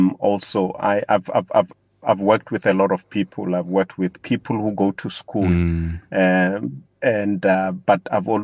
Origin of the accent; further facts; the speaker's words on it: Limpopo, South Africa; So I am from Limpopo. I am an Adventist